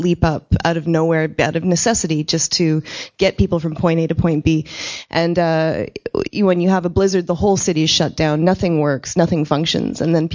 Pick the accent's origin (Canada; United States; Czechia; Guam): Canada; Winnipeg, Manitoba; I'm from Winnipeg, and we often have a lot of May blizzards and March blizzards and February blizzards